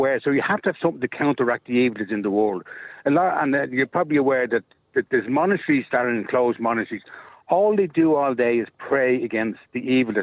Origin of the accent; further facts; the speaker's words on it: Dublin, Leinster, Ireland; also born or lived in Terenure; I grew up in Harold's Cross, or Terry Newer, where the Passionist priests operated, and they were missionary priests.